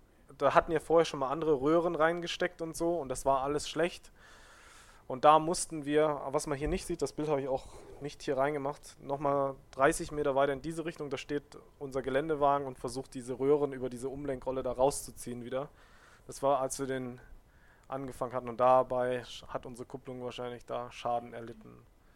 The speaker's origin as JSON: {"language": "German", "country": "Germany", "said": "Also wir als Deutsche haben so viel gute Möglichkeiten, da habe ich gedacht, da müssen wir auch helfen."}